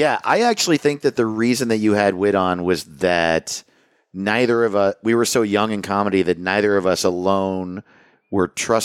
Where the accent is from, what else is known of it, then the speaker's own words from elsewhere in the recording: Hawaii, United States; born there; also born or lived in San Diego, California; I moved around a lot. So I was born in Hawaii.